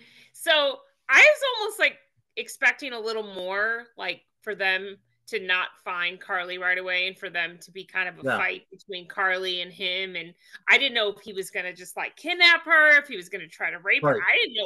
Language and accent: English; Chicago, Illinois, United States; now in New Orleans, United States; Chicago is my hometown